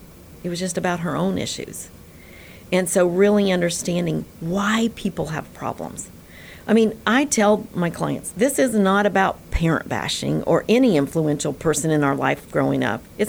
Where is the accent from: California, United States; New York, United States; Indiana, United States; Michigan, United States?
Indiana, United States; we all know that we are from Indiana and we're originals.